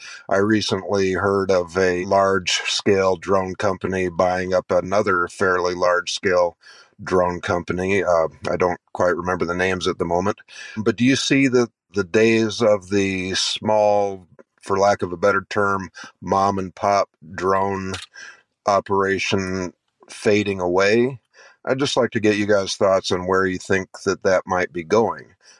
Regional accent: Ohio, United States; I'm from Northwest Ohio. I'm starting up a drone business here called Bird's Eye View.

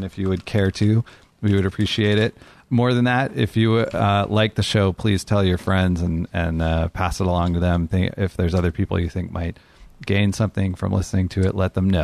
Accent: California, United States; And even growing up in California, like later on, I found out how close I was to actual camps

